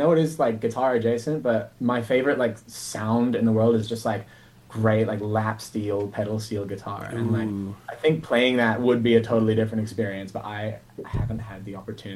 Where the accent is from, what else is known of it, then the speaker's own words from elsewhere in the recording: Queenstown, Otago, New Zealand; I was growing up in Queenstown, the local music scene is a lot smaller. And then you suddenly move to a city